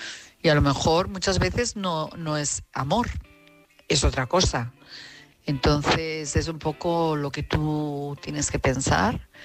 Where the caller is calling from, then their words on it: Madrid, Community of Madrid, Spain; de Madrid.